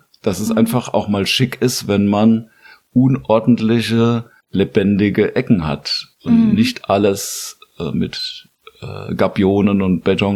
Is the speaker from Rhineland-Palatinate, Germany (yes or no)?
yes; Landau, Rhineland-Palatinate, Germany; now in Mainz, Germany; Nein, aus Landau eher, kann man sagen.